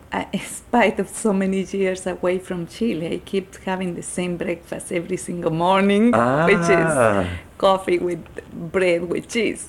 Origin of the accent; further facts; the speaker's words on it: Mexico; I'm from Mexico.